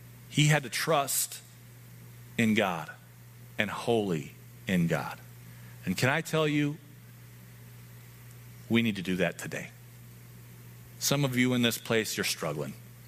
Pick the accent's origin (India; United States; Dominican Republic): United States; Glendive, Montana; There's a creation museum in my hometown. It's awesome. Go there sometime. Like, Glendive is terrible. It's appropriately named.